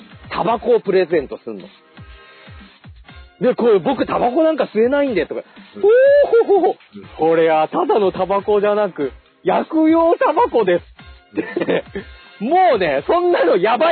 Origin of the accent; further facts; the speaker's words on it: Fukushima, Japan; なかったからな、地元福島には。